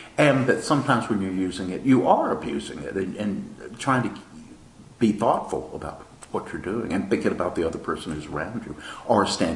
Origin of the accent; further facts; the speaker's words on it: Slapout, Alabama, United States; Slapout, yes. That's the little crossroads where I grew up. I was born in Montgomery, but I grew up completely out in the country